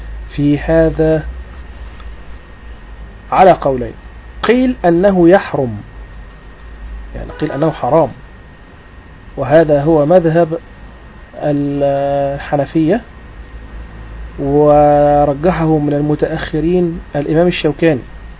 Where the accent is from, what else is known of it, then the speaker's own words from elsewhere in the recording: Egypt; يعني دي بقى أحد الأعراف الموجودة عندنا في المجتمع عندنا في مصر